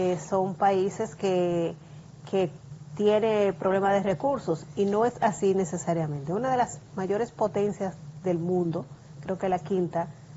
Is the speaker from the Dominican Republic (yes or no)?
yes; Dominican Republic